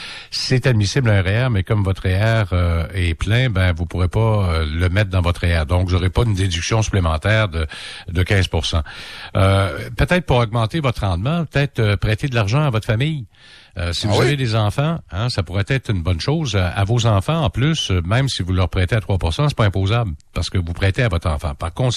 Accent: Quebec, Canada; parce que les règles sont différentes de chez nous au Québec

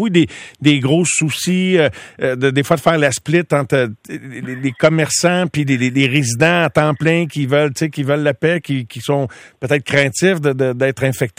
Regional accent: Magog, Quebec, Canada; du fait que j'ai grandi à Magog

